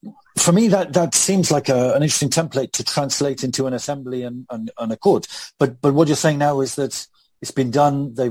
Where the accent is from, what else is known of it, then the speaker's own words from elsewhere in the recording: Wales, United Kingdom; I have to keep explaining I'm Welsh.